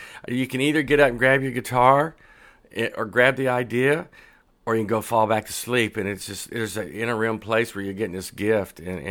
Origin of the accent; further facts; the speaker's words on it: Dumas, Texas, United States; is I'm from north of Amarillo. It's Dumas, right?